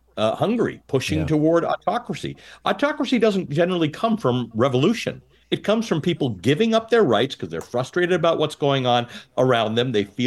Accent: Canada; I wasn't white in a fairly white society, but that wasn't a major issue growing up in Canada.

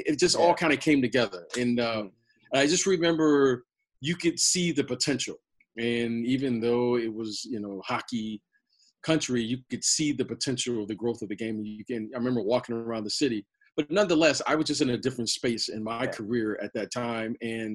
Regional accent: Detroit, Michigan, United States; Well, you know, the funny thing is, I'm from Detroit, so I remember when Isaiah first came to Detroit.

